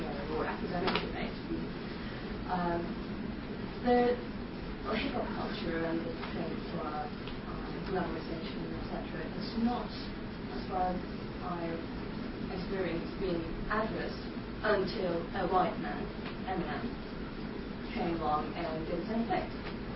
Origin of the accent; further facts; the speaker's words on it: Norway; I'm from Norway, and it's a very, very white society.